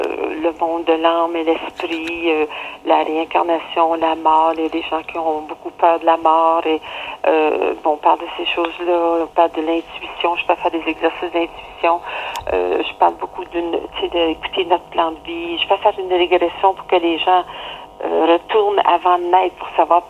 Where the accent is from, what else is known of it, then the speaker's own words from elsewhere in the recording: Quebec, Canada; je retourne chez moi au Québec, c'est ça.